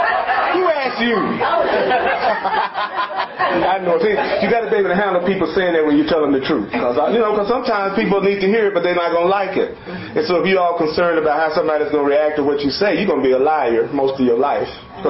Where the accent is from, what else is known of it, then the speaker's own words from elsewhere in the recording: the South, United States; born there; one of the reasons why I was born black in the South in 1950 was that I forgot to laugh.